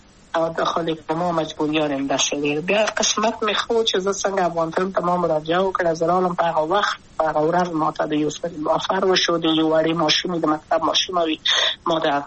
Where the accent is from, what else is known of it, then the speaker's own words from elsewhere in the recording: Kabul, Afghanistan; also born or lived in Wardak; د پلار مې د وردګو ولایت ته خلیګم. څه کې دلې د کابل په تخت پل سیمه کې یم او لویا شویم کابل کې